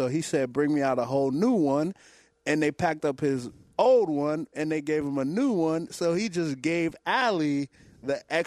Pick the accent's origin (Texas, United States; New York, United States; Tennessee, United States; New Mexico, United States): Texas, United States; Katy; in which I'm from Katy, Texas, so I know a good spot to get food from